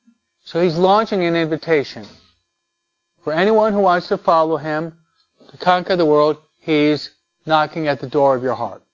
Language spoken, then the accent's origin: English; United States; I'm an American. I was born here.